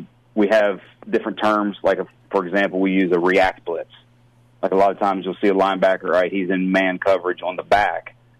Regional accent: West Virginia, United States; I'm originally from West Virginia, so I follow West Virginia football religiously.

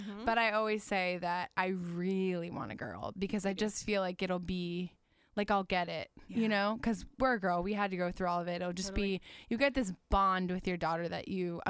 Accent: West Palm Beach, Florida, United States; now in Jacksonville, United States; No, I'm from West Palm Beach.

